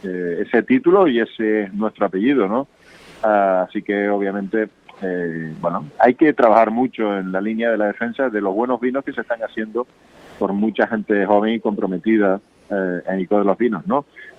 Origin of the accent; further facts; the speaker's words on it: Canary Islands, Spain; todos somos canarios